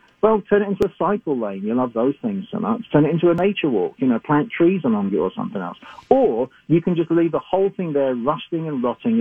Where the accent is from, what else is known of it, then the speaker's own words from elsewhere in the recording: London, United Kingdom; accent: London; moved away as an adult; now in St. Paul, United States; I'm from London, you know, hence the accent. I spent most of my life there. I moved here coming up to 6 years ago.